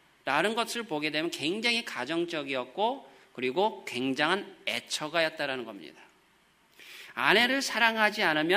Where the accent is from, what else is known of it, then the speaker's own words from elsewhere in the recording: South Korea; 그래서 우리는 한국 사람인 우리들은 이 성경에서 말씀하는 주님의 손, 또 그 만지심, 그 촉각, 이것을 다른 사람들보다 더 잘 이해할 줄로 믿습니다.